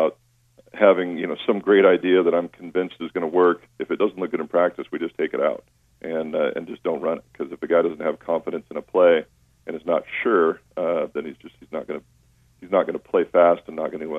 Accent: Walla Walla, Washington, United States; Number one, I went back to Walla Walla, which is my hometown. And so I had some advantages just because I grew up there.

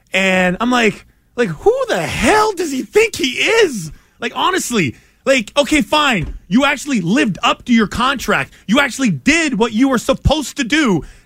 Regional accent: Albuquerque, New Mexico, United States; I'm from Albuquerque. I just flew up here

